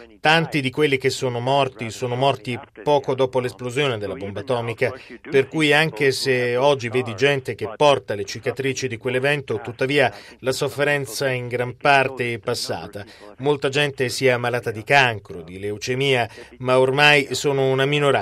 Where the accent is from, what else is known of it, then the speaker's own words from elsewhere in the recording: United States; Italian is a second language; anche quelli che sanno che io sono americano